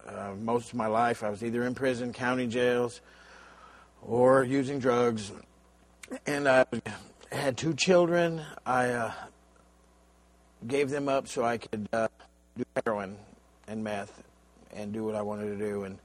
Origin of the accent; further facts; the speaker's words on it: Arizona, United States; I'm from Arizona. I come from a family of alcoholics.